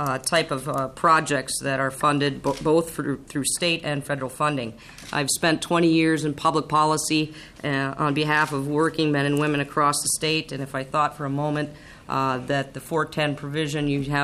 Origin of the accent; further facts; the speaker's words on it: Minnesota, United States; I'm from the Iron Range.